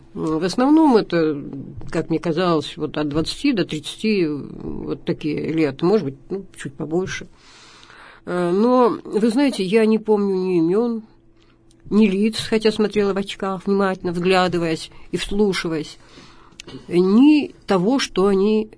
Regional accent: Yekaterinburg, Sverdlovsk Oblast, Russia; потому что я здесь родилась в 46-м году. Это мой родной город, Екатеринбург.

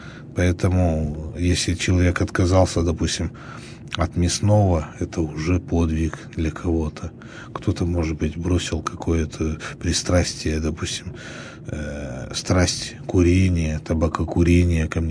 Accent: Yekaterinburg, Sverdlovsk Oblast, Russia; я как коренной житель Екатеринбурга могу об этом сказать

